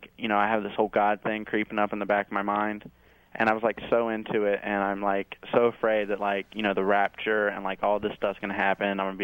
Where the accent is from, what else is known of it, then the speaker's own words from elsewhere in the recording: Van Nuys, California, United States; born there; Well, I was born in Van Nuys.